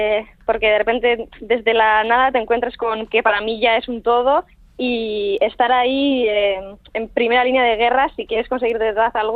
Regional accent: Basque Country, Spain; first language Basque; Spanish is a second language; Yo creo que, por ejemplo, euskera es mi madre, o sea, mi madre. mi idioma materno.

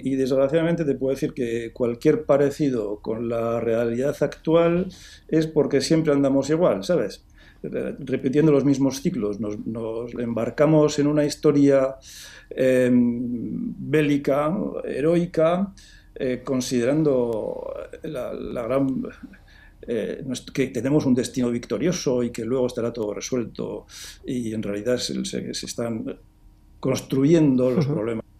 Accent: France; Yo crecí en Francia y allí el cantar

